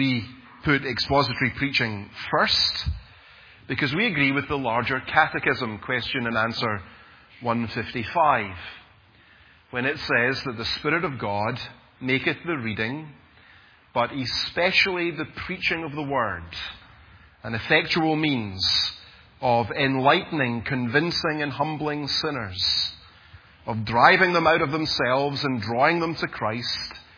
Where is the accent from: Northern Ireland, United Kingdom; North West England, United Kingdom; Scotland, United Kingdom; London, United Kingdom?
Scotland, United Kingdom; being Scottish